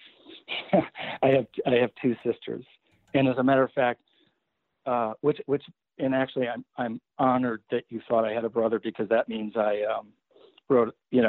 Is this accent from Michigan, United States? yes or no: yes; Michigan, United States; Well, I grew up in Michigan, so it's the Great Lakes State, so I had lakes all around me.